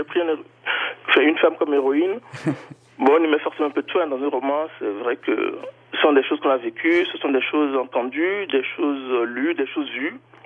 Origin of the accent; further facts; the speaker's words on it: Cotonou, Littoral, Benin; born there; Né à Cotonou, c'est la plus grande ville du Bénin, mais c'est pas la capitale.